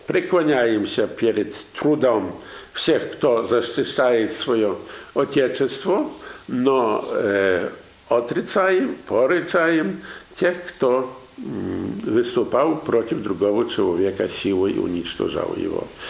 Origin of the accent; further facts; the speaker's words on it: Siberia, Russia; now in Poland; Я сибиряк. Имею даже знак сибиряка. Моя мама родилась в Сибири. Дедушка и бабушка были вывезены на Сибирь.